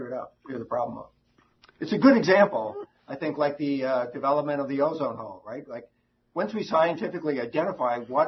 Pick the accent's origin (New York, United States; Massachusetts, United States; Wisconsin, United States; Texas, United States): New York, United States; Long Island; What I really remember being a New England guy who was growing up on Long Island was